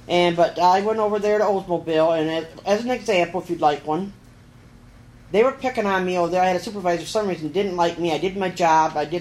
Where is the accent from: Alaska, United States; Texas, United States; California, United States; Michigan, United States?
Michigan, United States; So, you know, I was not from Lansing. I was from up north. And so we just didn't have that kind of talk.